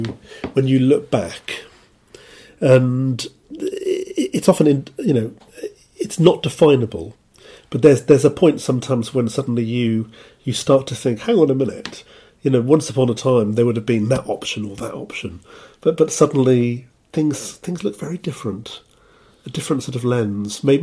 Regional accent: Cardiff, Wales, United Kingdom; now in Canterbury, United Kingdom; Because, I'm from Cardiff, but there are lots of other places, I suppose including Canterbury, you know, where I am now, that I would call home.

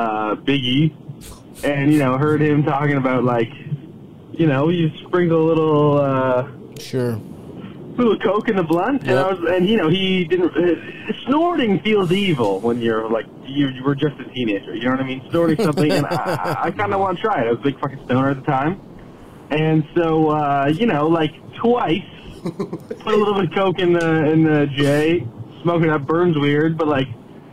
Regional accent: Toronto, Ontario, Canada; Okay. I'm from Toronto. I'm 24.

